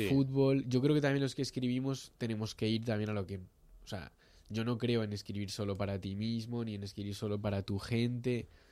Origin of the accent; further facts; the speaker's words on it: Castilla-La Mancha, Spain; Pues yo juego al frontón en mi pueblo. Tengo dos pueblos, los dos en Guadalajara, y jugaba ahí.